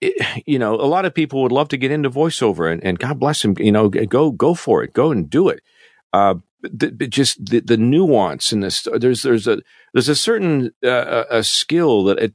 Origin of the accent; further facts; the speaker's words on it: Canada; And as a an expat, you know, an ex-Canadian in my home country